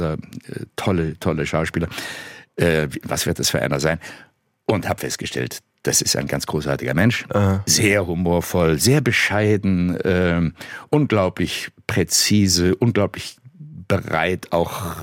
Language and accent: German; Nürtingen, Baden-Württemberg, Germany; ist das Schwabenland so etwas wie meine Heimat. Aber wirklich nur so etwas. Also ich bin im Alter von 6 Jahren nach Nürtingen am Neckar, hat es mich verschlagen. Aha. Und habe also meine gesamte Schulzeit im Schwäbischen verbracht, inklusive meiner Schauspielausbildung.